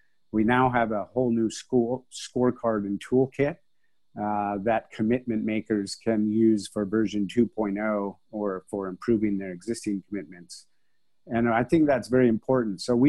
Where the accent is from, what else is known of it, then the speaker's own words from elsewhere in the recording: California, United States; now in Hong Kong; So I'm from California, but I've worked in Asia over 25 years.